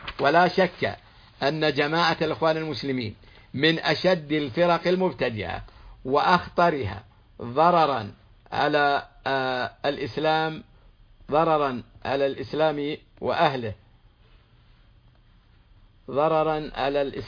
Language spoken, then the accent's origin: Arabic; Saudi Arabia